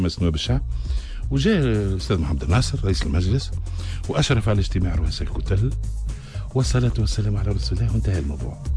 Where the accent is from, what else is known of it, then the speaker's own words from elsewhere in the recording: Tunisia; احساسي بالفخر كتونسي